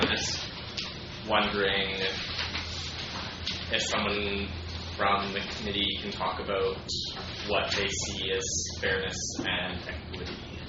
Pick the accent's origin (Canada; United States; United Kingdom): United Kingdom; England; I'm an English person.